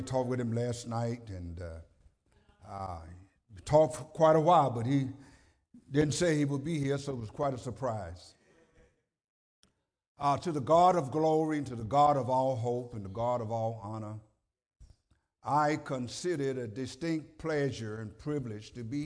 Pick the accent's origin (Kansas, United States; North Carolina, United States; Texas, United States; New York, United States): Texas, United States; Houston; born there; I'm from Houston, Texas by birth. Was raised in a segregated society.